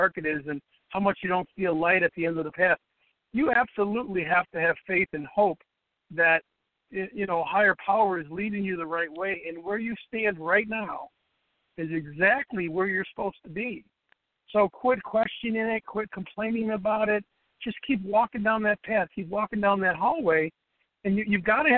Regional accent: Chicago, Illinois, United States; I was born and raised in Chicago. I still live in Chicago with my two daughters, college daughters, and my wife.

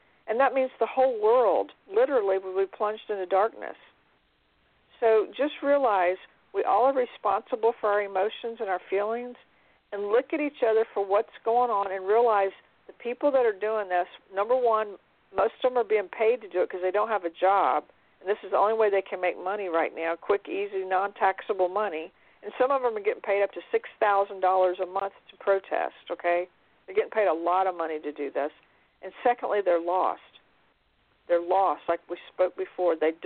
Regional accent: United States; America, I'm an American, so I'm just talking about our country.

